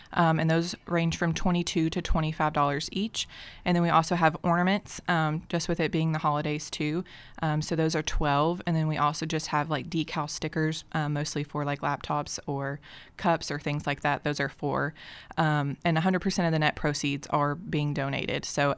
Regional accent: Bardstown, Kentucky, United States; I'm from Bardstown, but we kind of started this in Tennessee. I used to live in Nashville, but now I've made my way back home to Bardstown, where my roots are, my parents are.

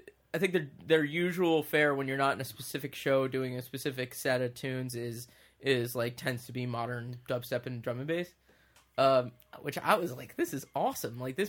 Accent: Eatontown, New Jersey, United States; FM 106.3 in Eatontown, New Jersey, which was my hometown alternative rock station, which is now country.

